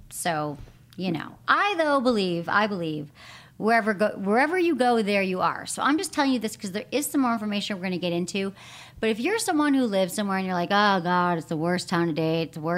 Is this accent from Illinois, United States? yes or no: yes; Chicago, Illinois, United States; I'm from Chicago, but that's interesting.